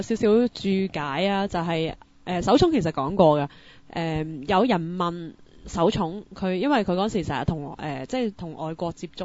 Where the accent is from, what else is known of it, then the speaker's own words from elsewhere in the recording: Hong Kong; 我哋香港人就睇粤剧啦